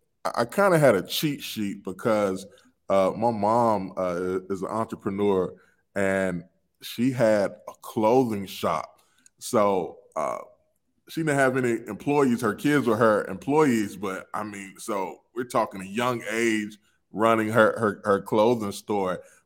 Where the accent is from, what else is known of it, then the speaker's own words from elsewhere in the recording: North Carolina, United States; Raised, born and raised in North Carolina.